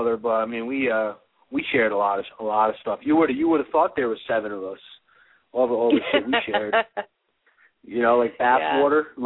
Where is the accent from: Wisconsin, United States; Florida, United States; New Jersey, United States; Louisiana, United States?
New Jersey, United States; But I grew up in Jersey.